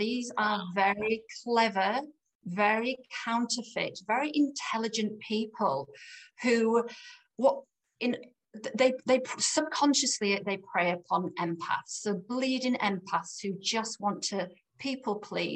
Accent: Yorkshire and the Humber, United Kingdom; moved away as an adult; now in Australia; I am English, originally from the Yorkshire, the north of England, and I came to Australia about 20 years ago for a better life

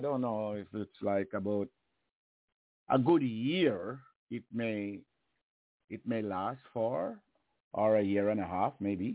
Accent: Jamaica; I'm from Jamaica, so expect me to use words that maybe Jamaicans and people who are accustomed to Jamaicans is likely know.

